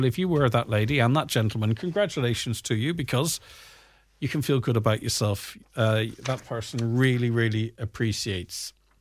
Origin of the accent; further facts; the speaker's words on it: Ireland; born there; I was born in Ireland and paid tax all my life